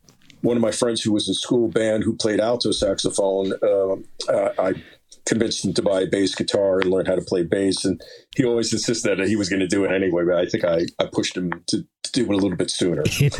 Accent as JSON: {"language": "English", "town": "Lyndhurst", "region": "New Jersey", "country": "United States", "tie": "born or raised there", "said": "I grew up mostly in Lyndhurst, which is right by Giants Stadium."}